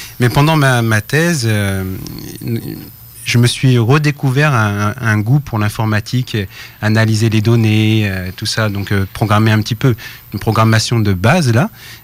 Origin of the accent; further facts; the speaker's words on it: Paris, Île-de-France, France; Donc, je viens de France, de Paris, plus exactement.